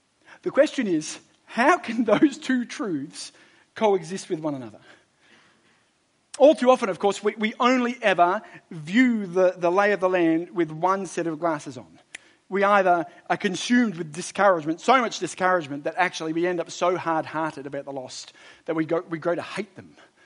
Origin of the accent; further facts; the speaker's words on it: Australia; Let me be clear again, and I don't say this as an Australian.